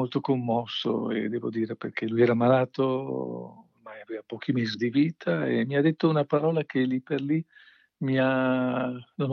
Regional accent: Veneto, Italy; Io sono veneto, no?

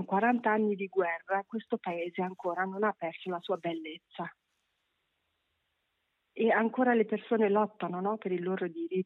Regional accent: Afghanistan; racconto proprio la mia infanzia in Afghanistan

